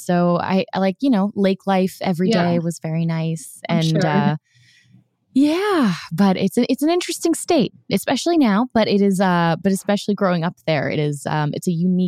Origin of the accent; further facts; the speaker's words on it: Orlando, Florida, United States; I grew up in Orlando.